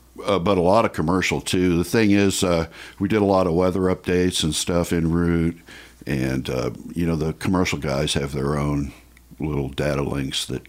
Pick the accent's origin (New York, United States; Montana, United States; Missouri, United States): Missouri, United States; Parkville; Yeah, I'm a Missouri guy. I grew up over in Parkville, Missouri.